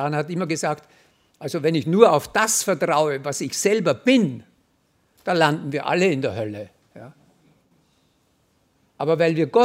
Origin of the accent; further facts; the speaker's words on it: Austria; wo 100% dann bei uns in Österreich